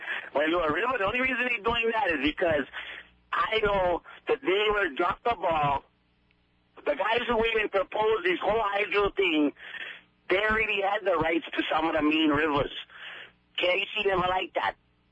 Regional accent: Kapahi, Hawaii, United States; I am from Kapahi. My auntie Gay's lost it. I was born and raised in, had a ditch in the front yard parallel to Ka'apuni Road.

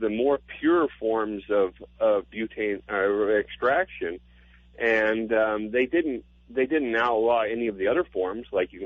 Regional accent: Wainiha, Hawaii, United States; from Waianiha.

